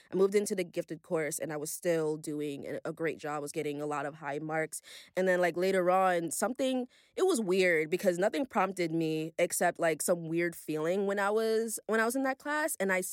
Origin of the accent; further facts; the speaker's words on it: Brooklyn, New York, United States; I grew up with Caribbean culture, like, all the time. I was born and raised in Brooklyn. I just only recently moved to the Bronx, like, literally a couple months ago.